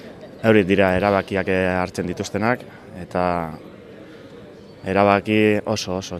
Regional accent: Basque Country, Spain; Bai, gehienok ba, Arratiakoa gara, oke, Bilbo ingurukoak edo badauz

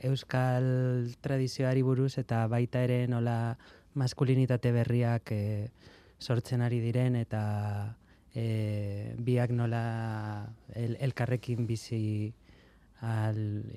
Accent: Karrantza, Basque Country, Spain; moved away; ni nire jaioterrira berriz joan nintzen Karrantzaranan eta bueno egon naiz uste dut Euskal Herritik kanpo ba igual 15 urte ala holako zerbait eta berriz nire herrira itzultzean

